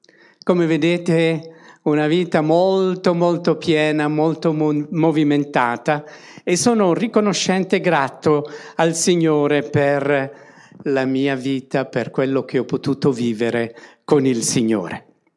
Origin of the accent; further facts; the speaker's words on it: Belgium; also born or lived in Denmark; now in Winterthur, Switzerland; Allora, sono cresciuto in Belgio